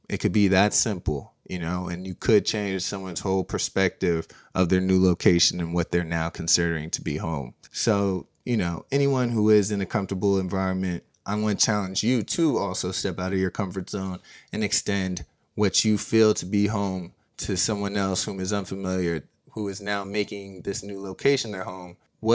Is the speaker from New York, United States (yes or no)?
no; Philadelphia, Pennsylvania, United States; born there; also born or lived in Dallas / Denver / Iowa / Connecticut; I was born in Philadelphia. Then I moved to Dallas. Then I moved to Denver. Then I moved to Iowa. Then I moved to Connecticut. Then back to Dallas.